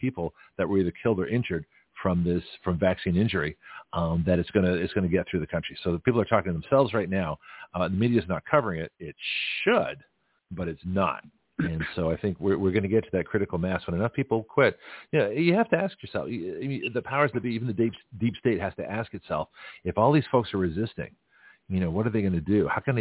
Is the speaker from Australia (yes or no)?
no; Canada; being a Canadian, I certainly could have. Has gone back to Canada legally.